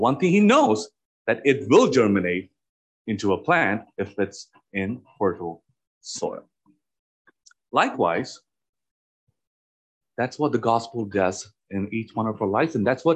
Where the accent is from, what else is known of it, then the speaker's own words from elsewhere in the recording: India; English is a second language; now in United States; as farmers, as we are from India, and we, even though we were not farmers, we know to an extent